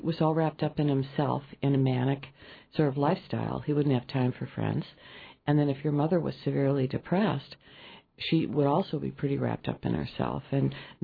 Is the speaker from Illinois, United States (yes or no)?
yes; Chicago, Illinois, United States; accent: South Side of Chicago; I'm from the South Side of Chicago, so I say NAMI. That's my accent.